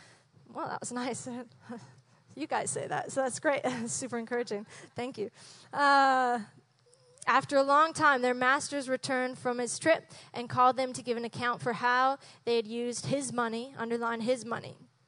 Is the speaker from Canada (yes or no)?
yes; Calgary, Alberta, Canada; I grew up in Calgary, and I was a very wild, free child. Grew up in the country.